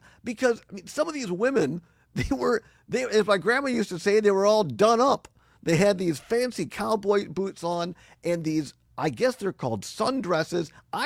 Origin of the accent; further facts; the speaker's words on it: Richland Center, Wisconsin, United States; now in Madison, United States; I grew up in Richland Center. I've now spent half my life in Madison. And I love Madison, Wisconsin.